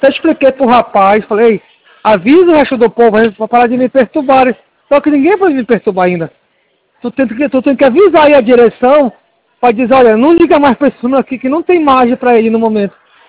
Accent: Belém, Pará, Brazil; Eu sou de Belém do Pará e eu sei trabalhar.

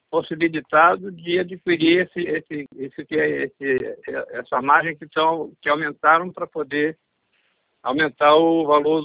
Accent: Rio de Janeiro, Brazil; eu sou carioca.

